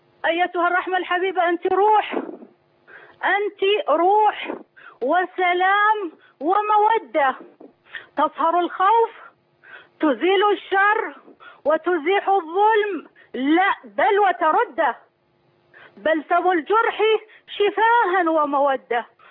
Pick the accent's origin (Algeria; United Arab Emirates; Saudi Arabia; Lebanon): Saudi Arabia; أنا شاعرة من السعودية.